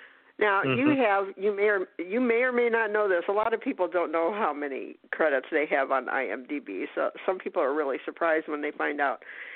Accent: Elyria, Ohio, United States; If you tell people, I'm from Elyria, they'll say, where's that?

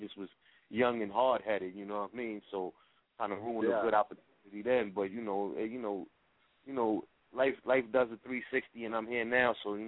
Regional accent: New York City, New York, United States; I'm from East New York, that's where he's from.

